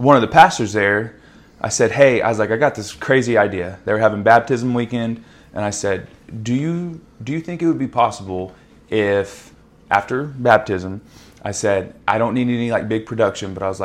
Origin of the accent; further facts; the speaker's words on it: Choctaw, Oklahoma, United States; So she kind of, we both kind of grew up, like me growing up in Choctaw, her and Mustang, before they were what they are now